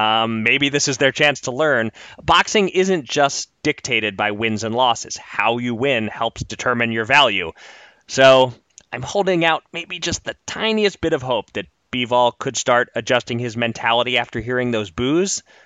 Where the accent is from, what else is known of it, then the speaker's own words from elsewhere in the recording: Philadelphia, Pennsylvania, United States; on the campus of Temple University in my hometown of Philadelphia